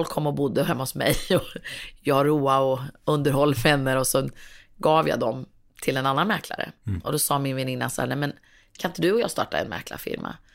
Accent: Örebro, Örebro County, Sweden; accent: Örebro dialect; also born or lived in Strömstad; Så egentligen är jag uppvuxen nästan i stort sett varje lov och varje sommar i Strömstad. Då. Så jag känner mig lika mycket från Strömstad som Örebro, kan man säga.

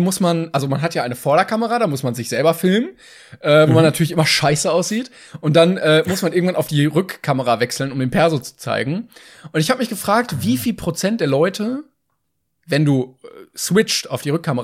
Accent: Northern Germany, Germany; Allerdings fühle ich mich als Norddeutscher vernachlässigt

